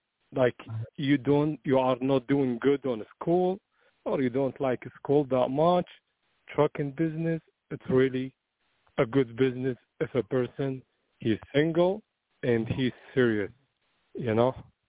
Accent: Iraq; English is a second language; moved away as an adult; I'm originally from Iraq

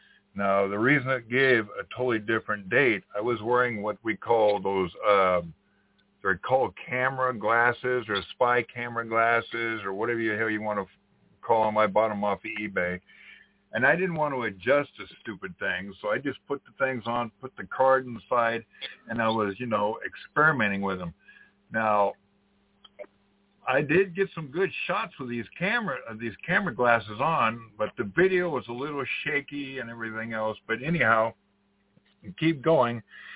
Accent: Redding, California, United States; I was raised in Redding all my life as a child growing up

